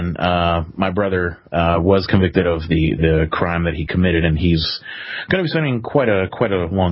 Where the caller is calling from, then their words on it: Clarksburg, West Virginia, United States; Oh, I'm in Clarksburg, West Virginia.